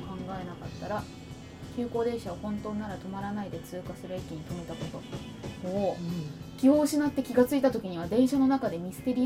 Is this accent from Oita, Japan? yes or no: no; Akita, Japan; 私の出身地でもあるのですが、うん、まあ自然に囲まれたお米とお酒と温泉の県です